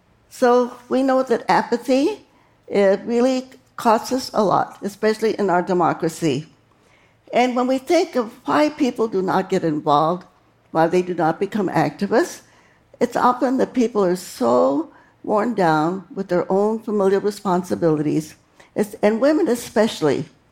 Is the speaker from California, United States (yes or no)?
yes; Stockton, California, United States; my hometown of Stockton, California.